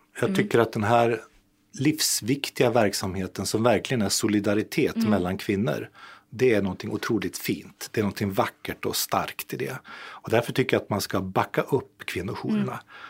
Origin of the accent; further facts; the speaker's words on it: Umeå, Västerbotten County, Sweden; Jag är ju själv från Umeå i norra Sverige.